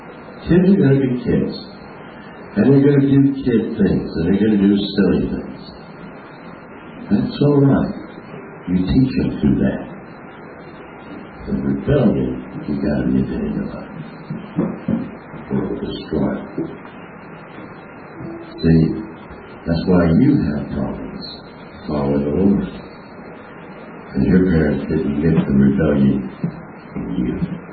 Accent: the South, United States; I grew up in the South, man. I saw a lot of that.

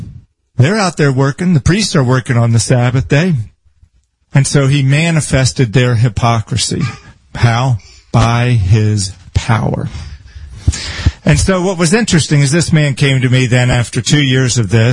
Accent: Northfield, United States; when of course I'm better than these people because I come from Northfield?

